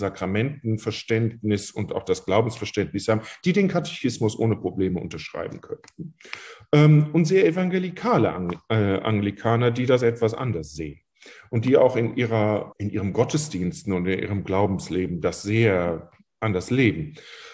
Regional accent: Germany; moved away as an adult; now in United Kingdom; Ich bin Deutsche, ich bin Brite, ich habe einen britischen Pass. Ich bin Engländer, ich wohne nämlich hier seit 20 Jahren. Und ich bin ganz definitiv Europäer.

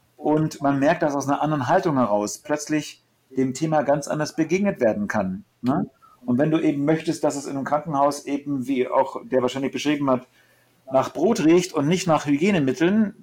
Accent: Munich, Bavaria, Germany; Ich selber bin aus München.

